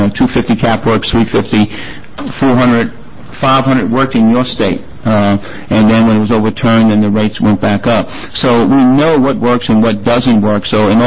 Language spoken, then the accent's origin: English; Louisiana, United States; For instance, my home state of Louisiana, when we passed our comprehensive bill in 1975